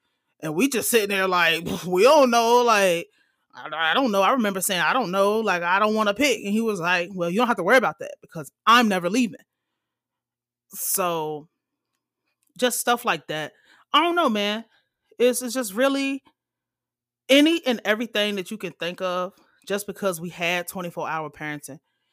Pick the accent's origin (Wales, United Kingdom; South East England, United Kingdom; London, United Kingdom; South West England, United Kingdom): South East England, United Kingdom; Portsmouth; born there; But I was born in Portsmouth.